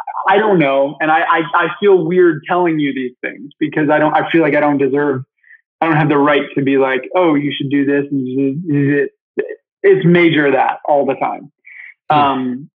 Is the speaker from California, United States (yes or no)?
no; Michigan, United States; So I grew up in Michigan. I'm actually here right now.